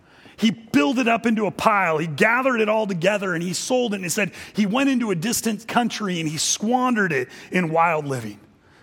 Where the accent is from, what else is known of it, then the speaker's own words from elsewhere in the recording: United States; Now, I grew up in America. I don't know anything about famine.